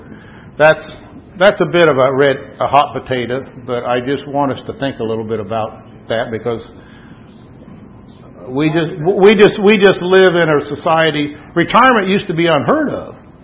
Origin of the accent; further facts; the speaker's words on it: Indiana, United States; 90% of the disfellowshipping in the congregation I grew up in Indiana were bad attendance.